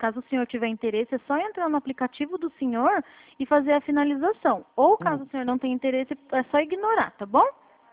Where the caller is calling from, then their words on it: Atibaia, São Paulo, Brazil; Eu falo com você de São Paulo mesmo, é de Atibaia.